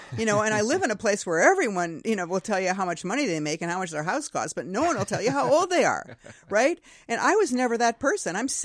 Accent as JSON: {"language": "English", "town": "Wayzata", "region": "Minnesota", "country": "United States", "tie": "born or raised there", "said": "Well, I grew up in Wayzata, and we had what's now called, I think, Marquee Plaza or something."}